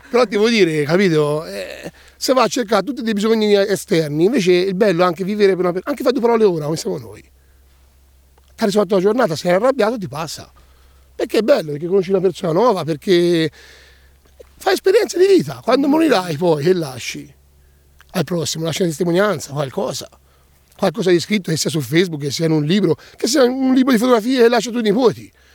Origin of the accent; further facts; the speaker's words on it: San Quirico d'Orcia, Tuscany, Italy; Da San Quirico d'Orcia, ma abito a Montalcino. Sono italiano da 36 anni, credo, soprattutto toscano, specifichiamo perché comunque sia, siamo molto campanilistici noi da Toscana